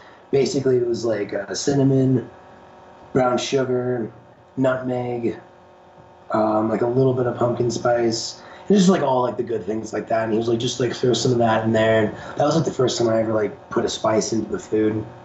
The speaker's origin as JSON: {"language": "English", "region": "Colorado", "country": "United States", "tie": "born or raised there", "said": "So I grew up in Colorado. I moved here when I was 5. I lived here for the last 19 years."}